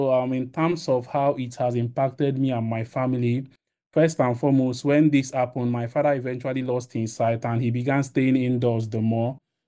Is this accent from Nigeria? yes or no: yes; Nigeria; the lack of information and lack of communities and organizations working around this area in my home country in Nigeria was something that really hugely impacted my father's sight.